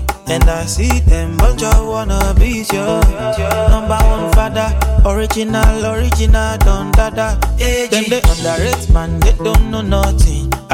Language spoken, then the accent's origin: English; Baghdad, Baghdad Governorate, Iraq; I'm from Baghdad